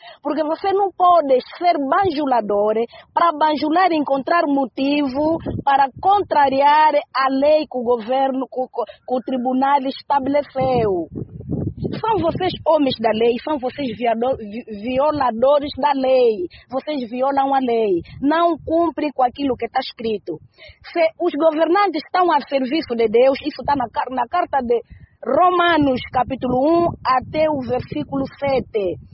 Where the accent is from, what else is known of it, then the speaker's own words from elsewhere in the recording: Angola; Nós somos angolanos.